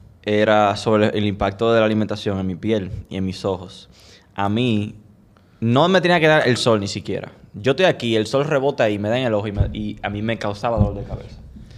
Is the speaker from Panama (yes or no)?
no; United States; O sea, yo soy norteamericano